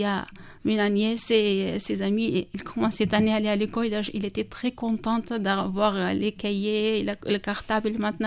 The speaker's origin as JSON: {"language": "French", "country": "Syria", "second_language": "French", "lives_now": "France", "said": "Oui, je viens de Ramchlo. Voilà, c'est au nord de Syrie, sur la frontière de Turquie, et j'ai toujours ma famille là-bas."}